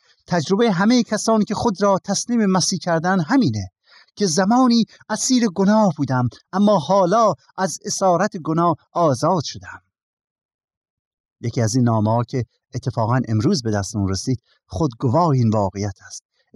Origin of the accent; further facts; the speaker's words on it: Iran; ما که ایرانی هستیم در دنیا همه ما را ایرانی میشناسن.